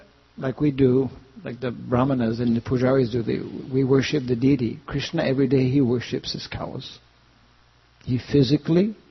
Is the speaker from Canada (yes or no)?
yes; Canada; because I'm from Canada, it's not because that I'm from Canada